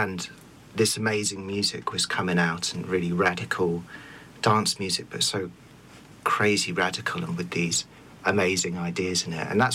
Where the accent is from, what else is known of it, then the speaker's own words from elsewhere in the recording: Reading, South East England, United Kingdom; born there; I was born in Reading, which is a small town outside London